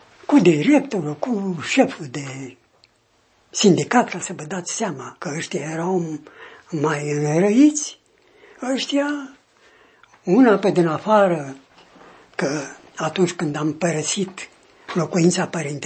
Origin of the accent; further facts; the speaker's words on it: Prahova, Romania; now in Iași, Romania; Nu. Din Prahova.